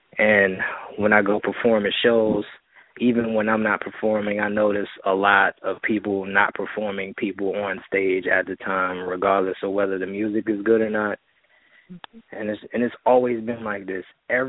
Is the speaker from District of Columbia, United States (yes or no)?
yes; Washington, District of Columbia, United States; Unfortunately, I'm from Washington, D.C.